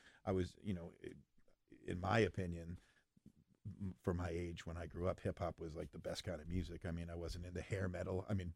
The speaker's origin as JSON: {"language": "English", "town": "Hamden", "region": "Connecticut", "country": "United States", "tie": "born or raised there", "said": "And living in New Haven, growing up in Hamden, right next to New Haven"}